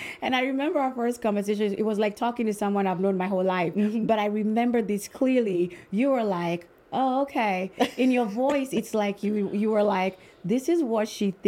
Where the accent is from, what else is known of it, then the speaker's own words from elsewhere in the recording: Nairobi, Kenya; now in Albany, United States; So I'm originally from Kenya, born and raised in Nairobi, and I migrated to the U.S. 20-something years ago. But yeah, that's where I'm from, East Africa, all the way.